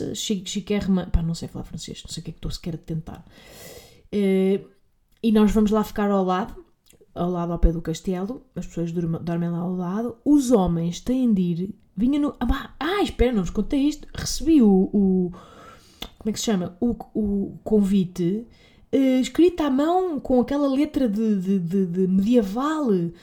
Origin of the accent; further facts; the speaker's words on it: Portugal; Eu, como saloia tuga